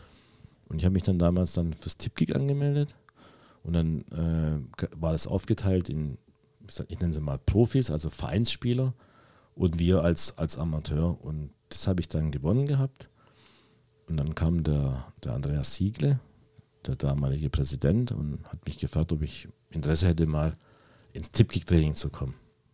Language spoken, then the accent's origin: German; Germany; born there; first language hu; German is a second language; Ich bin in Deutschland geboren.